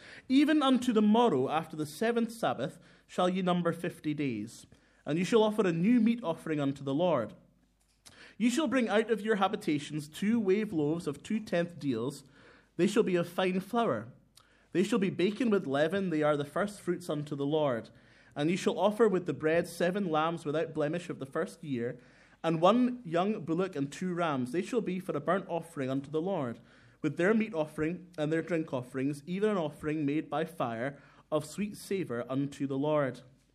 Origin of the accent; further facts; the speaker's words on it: Inverness, Scotland, United Kingdom; now in Glasgow, United Kingdom; because I come from Inverness. That's my hometown, even though I live in Glasgow now.